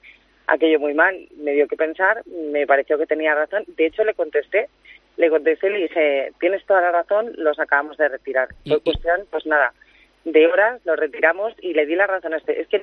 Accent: Madrid, Community of Madrid, Spain; yo me alegro como madrileña

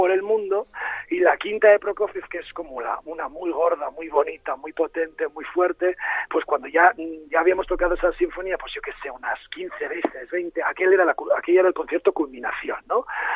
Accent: Bilbao, Basque Country, Spain; ahora mismo te estoy hablando desde Bilbao porque bueno, me he cogido un año sabático y llevo ya 3 meses aquí probando un trabajo de principal de violas de la Sinfónica de Bilbao, que es mi tierra

